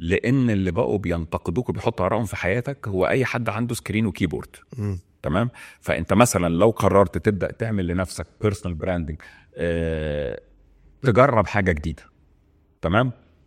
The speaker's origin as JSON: {"language": "Arabic", "town": "Mansoura", "region": "Dakahlia", "country": "Egypt", "lives_now": "Cairo, Egypt", "said": "هو ممكن يكون ان انا نقلت من المنصوره رحت القاهره، ده غير تقليدي بالنسبه لاهل المنصوره"}